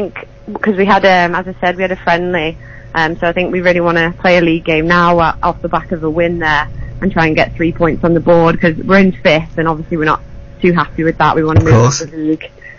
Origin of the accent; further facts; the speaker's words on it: Chester, North West England, United Kingdom; born there; So I was born in Chester